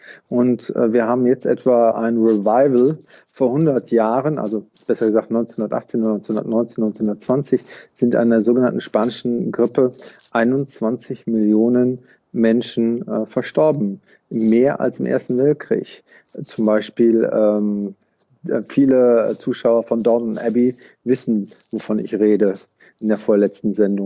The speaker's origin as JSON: {"language": "German", "region": "Rhineland", "country": "Germany", "said": "Also da würde ich als Rheinländer oder gebürtiger Rheinländer sagen, jeder Jeck ist anders."}